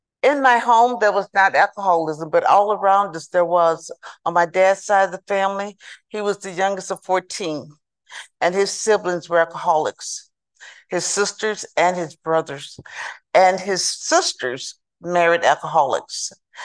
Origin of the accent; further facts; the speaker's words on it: Houston, Texas, United States; accent: southern drawl; I'm a native Houstonian, as can you tell my southern drawl? I'm from Texas, the big state of Texas. I'm a native Houstonian. I was born in Houston, Texas, and I grew up in the projects called Fillfort.